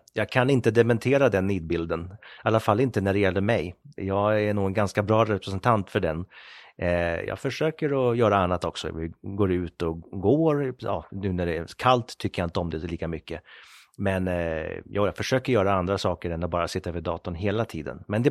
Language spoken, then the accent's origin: Swedish; Sweden; accent: Swedish; jag lyckades få bort min svenska accent när jag var ganska ung.